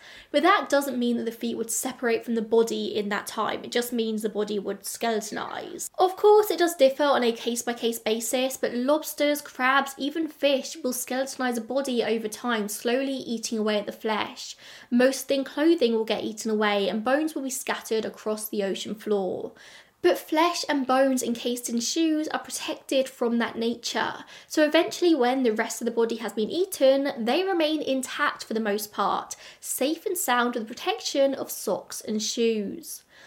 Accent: United Kingdom; I'm British, I say trainers.

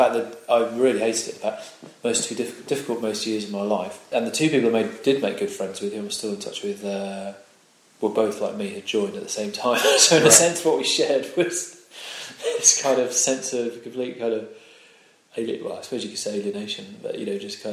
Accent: South East England, United Kingdom; Well, I grew up in Berkshire, just in the Thames Valley, west of London, southeast of England.

